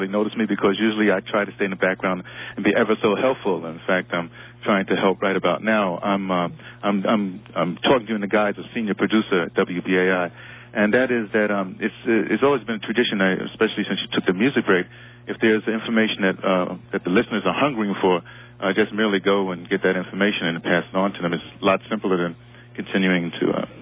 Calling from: Manhattan, New York, United States; I am calling you from Manhattan, the historic firehouse on Lafayette Street, where Democracy Now! Broadcasts from.

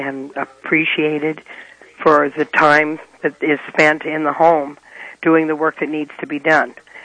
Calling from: Laytonville, California, United States; I'm also from Laytonville, and my children have graduated from there.

